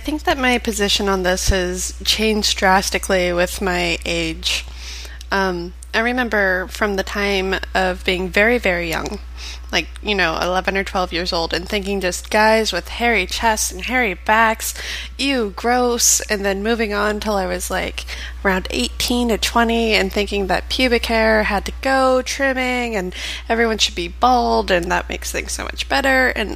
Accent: Las Vegas, Nevada, United States; I grew up in Las Vegas, so you're pretty much always exposed to...

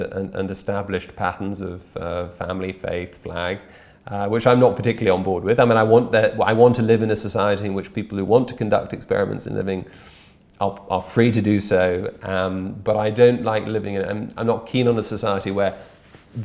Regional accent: Brussels, Brussels-Capital Region, Belgium; I've been a Brexiteer since I was 13. I grew up in Brussels.

